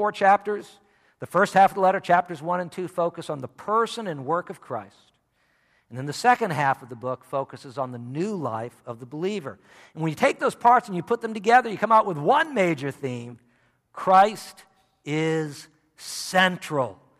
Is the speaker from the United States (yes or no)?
yes; Massachusetts, United States; You know, I grew up in Massachusetts where we had a lot of towns like this, a lot of mill towns.